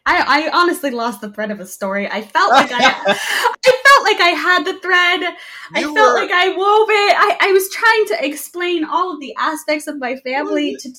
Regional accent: United States; And because I have a piece of paper that labels me as an American, even though I detest having kinship of that idea

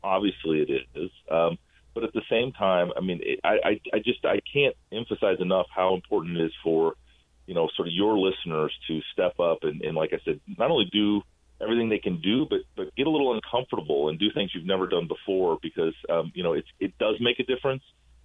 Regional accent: Iowa, United States; what's playing out here in my home state of Iowa as a caucus on the left

